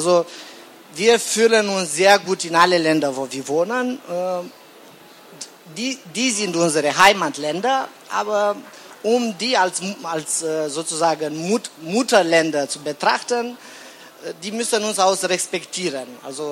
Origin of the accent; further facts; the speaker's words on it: Constanța, Constanța County, Romania; ich stamme aus Rumänien, Constanța, und ich freue mich sehr, heute zusammen mit euch zu sein.